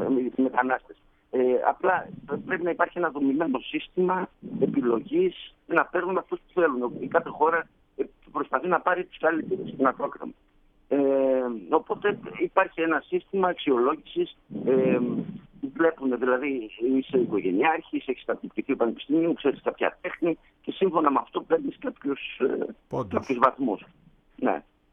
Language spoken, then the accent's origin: Greek; Serres, Central Macedonia, Greece; now in Winnipeg, Canada; Δηλαδή, το μείον 15 εδώ είναι σαν το 0 στην πατρίδα μου στα Σέρας.